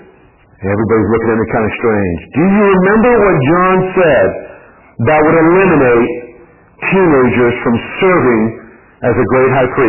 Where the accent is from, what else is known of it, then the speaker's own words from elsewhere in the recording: United Kingdom; that is not me speaking as a Brit.